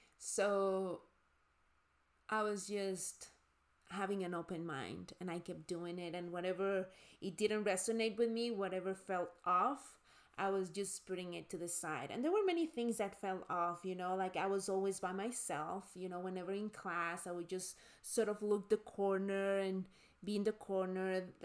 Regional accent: Mexico; moved away as an adult; now in San Francisco, United States; I was young, I had just moved to this country. My experience growing up in Mexico is very, very different to what most people have experienced in this country. So I was in my early 20s, living in San Francisco

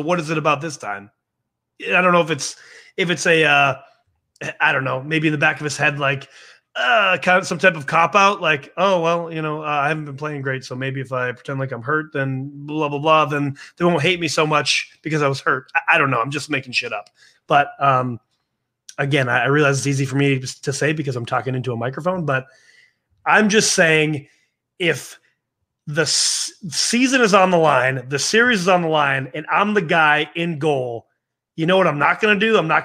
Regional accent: Minnesota, United States; But I did spend half of my life playing hockey growing up in Minnesota, and I was also a goalie.

